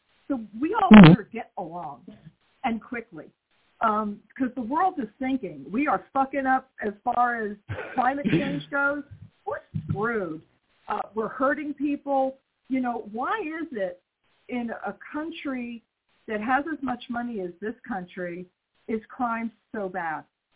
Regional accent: New York, United States; moved away; You know, I was raised in New York. I had a really good education.

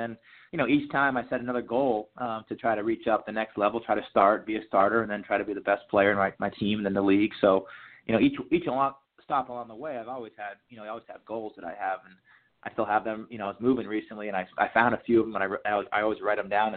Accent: Maine, United States; growing up in Maine, you know, the season's so short, and you know, I had a little tee in my basement.

